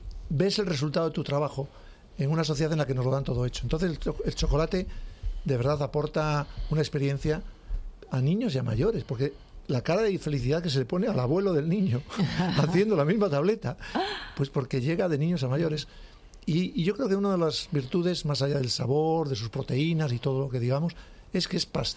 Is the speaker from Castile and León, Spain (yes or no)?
yes; Ponferrada, Castile and León, Spain; Yo soy de Ponferrada, un sitio muy bonito, donde hay una gran agricultura